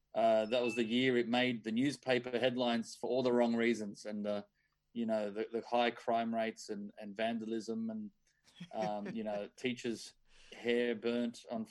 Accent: Sydney, New South Wales, Australia; Born and raised in Sydney, went to Catholic school growing up.

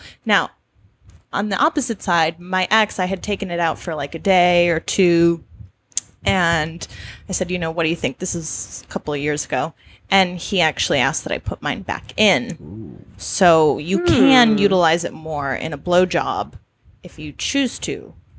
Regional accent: Wisconsin, United States; I'm from Wisconsin.

